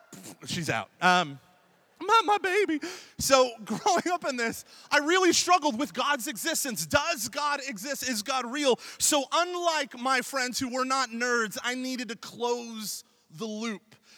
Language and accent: English; Oklahoma, United States; Now, growing up in Oklahoma, it was really difficult for me to enter into my faith. But I'm surrounded by small town Catholicism.